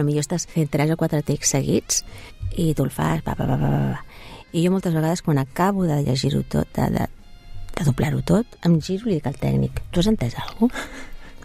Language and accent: Catalan; Catalonia, Spain; jo penso en català, jo sóc catalana